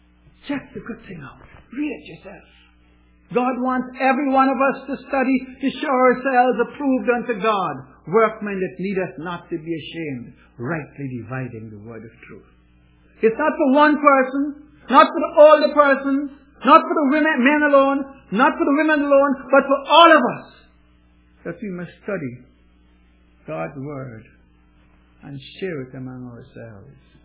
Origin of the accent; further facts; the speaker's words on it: Amsterdam, North Holland, Netherlands; moved away as an adult; when I left my hometown, that in Amsterdam